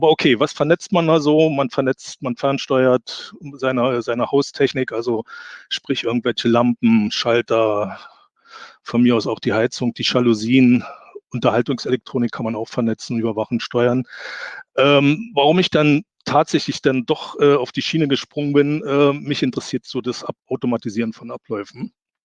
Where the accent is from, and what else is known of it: Brandenburg an der Havel, Brandenburg, Germany